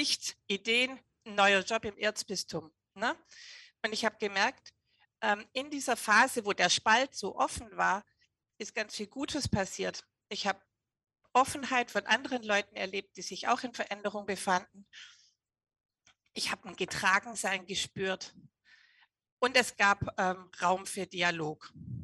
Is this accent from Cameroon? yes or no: yes; Cameroon; also born or lived in Africa; ich bin ja in Kamerun groß geworden und habe sehr gerne und lange in Afrika gelebt